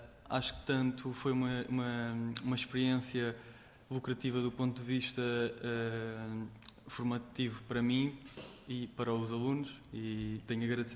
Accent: Carnaxide, Lisbon, Portugal; sou da Portela de Carnaxide, no Conselho de Oeiras, sou estudante de Relações Internacionais

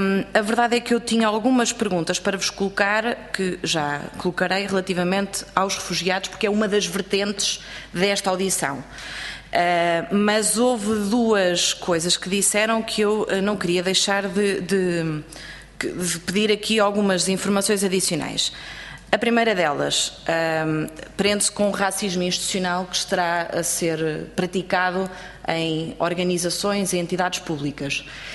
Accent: Marinha Grande, Leiria, Portugal; eu sou natural da Marinha Grande e no meu concelho esse tipo de situações não se coloca

